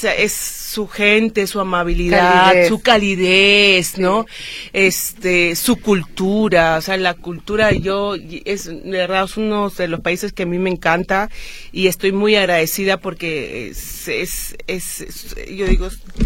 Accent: Peru; yo soy peruana, yo soy actriz afroperuana

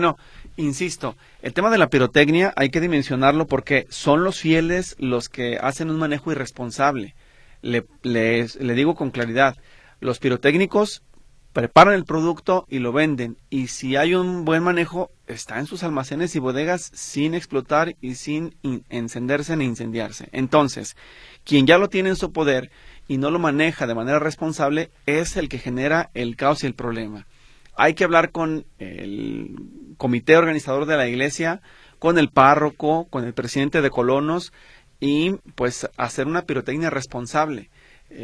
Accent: Jalisco, Mexico; sobre todo los que somos de Jalisco

